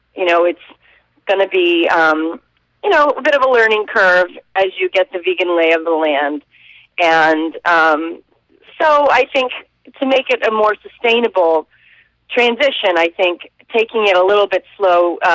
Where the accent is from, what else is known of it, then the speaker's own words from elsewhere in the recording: Evansville, Indiana, United States; We played in my hometown of Evansville, Indiana. And, you know, there aren't any vegans in Evansville, or there are very few.